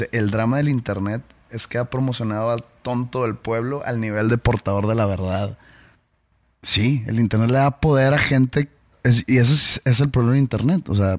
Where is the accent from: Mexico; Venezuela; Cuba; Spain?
Mexico; mucha gente, al yo dar mi opinión, me ha llamado hasta que soy un mal mexicano